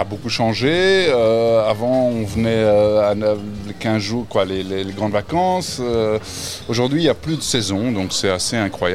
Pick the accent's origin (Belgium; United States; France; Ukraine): Belgium; mais voilà, on est belges.